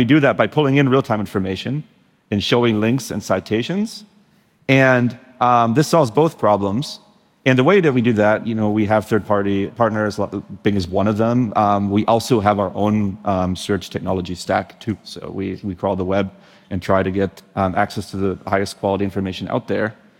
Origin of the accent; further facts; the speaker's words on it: Germany; I am from Germany after all.